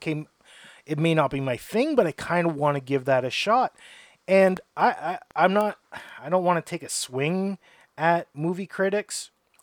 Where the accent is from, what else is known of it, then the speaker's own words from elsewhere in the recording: North Bay, Ontario, Canada; You know, growing up in North Bay, you know, what are the main movies that come out?